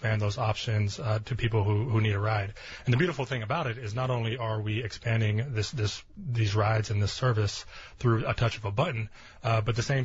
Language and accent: English; Cleveland, Ohio, United States; So I'm a kid from Cleveland, Ohio.